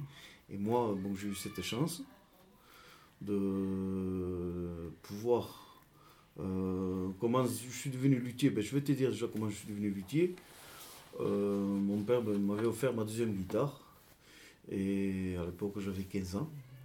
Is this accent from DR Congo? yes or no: no; Reims, Grand Est, France; born there; Le fait du coup que je suis né à Reims, c'est pour cela.